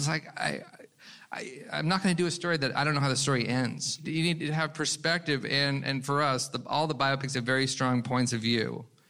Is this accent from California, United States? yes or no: yes; Los Angeles, California, United States; Believe it or not, I grew up in Brentwood. So I saw him a couple times when I was a kid